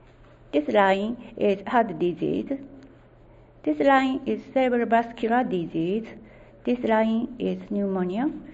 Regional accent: Japan; English is a second language; I'm from Japan. I'm a very poor English speaker, so help me.

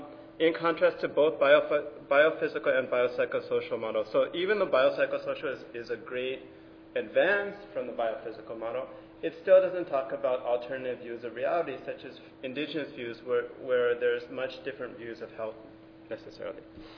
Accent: Hawaii, United States; So me, I love those words because as I'm Native Hawaiian, and most people don't know, but we're actually an occupied country.

